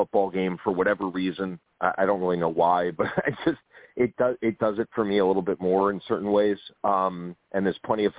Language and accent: English; New York, United States; I'm also a New Yorker